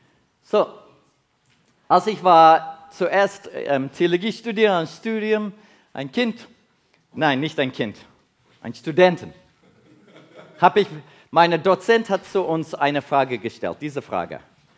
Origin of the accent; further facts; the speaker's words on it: South Africa; also born or lived in England; Ja, ich bin südafrikanisch, ich bin geboren in Südafrika, so eine deutsche Mutter.